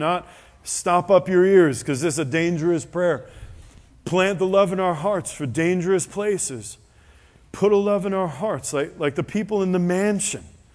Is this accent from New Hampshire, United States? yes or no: no; New York City, New York, United States; I said, God, I grew up in New York City and I worked in Boston. And you're going to send me to Amish country?